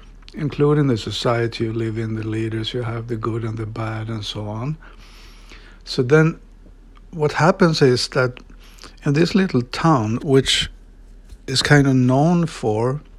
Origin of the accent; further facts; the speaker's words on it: Ulricehamn, Västra Götaland, Sweden; English is a second language; So we find in our small town, based on my hometown then, Ulricehamn, where this story is